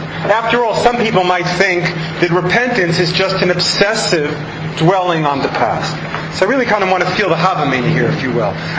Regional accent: Roslyn, New York, United States; I grew up in Roslyn, Long Island.

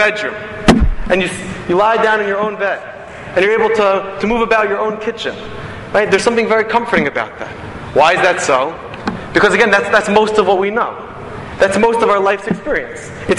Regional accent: Philadelphia, Pennsylvania, United States; I grew up in Philadelphia again, and I had camp friends, I had school friends.

